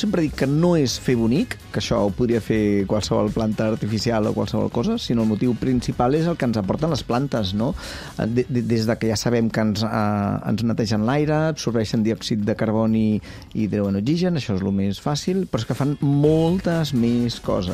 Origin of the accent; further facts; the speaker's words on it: Caldes, Catalonia, Spain; born there; a Caldes el que trobeu primer és un poble meravellós, que és el meu poble on vaig néixer